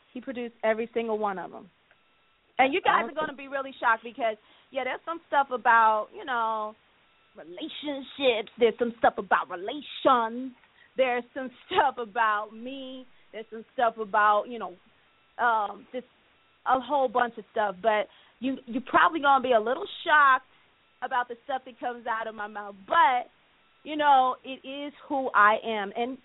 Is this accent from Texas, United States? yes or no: no; Newark, New Jersey, United States; I'm from Newark, New Jersey, and a lot of people don't know